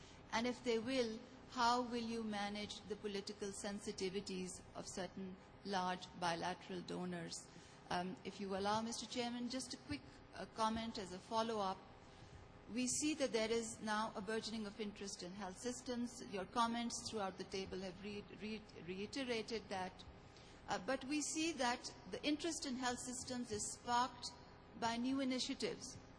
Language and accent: English; Pakistan; from Pakistan, and I'd like to join the other commenters in commending this excellent panel.